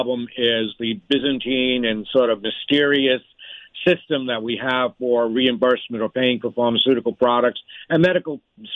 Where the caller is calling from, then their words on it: Melbourne, Florida, United States; I'm calling you from lovely Melbourne, Florida, the largest known spaceport city in the galaxy.